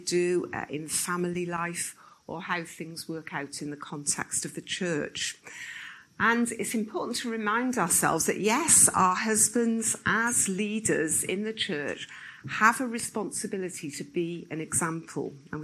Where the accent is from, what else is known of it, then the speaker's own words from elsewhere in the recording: Newport, Wales, United Kingdom; accent: Welsh; also born or lived in Rhondda Valley / Cardiff; I was born in a place called the Rhondda Valley. Anybody heard of that? Yeah. And was really raised in Newport and then went to study in Cardiff.